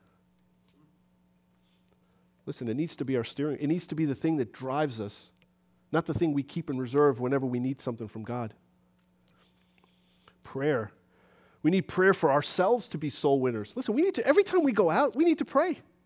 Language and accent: English; New York City, New York, United States; We grew up in New York City, buildings and cars and pollution. It was great.